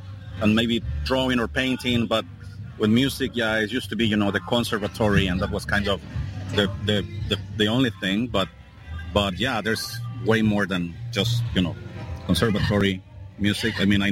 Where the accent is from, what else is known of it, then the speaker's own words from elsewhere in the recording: Mexico; English is a second language; I'm from Mexico, and we have accordion there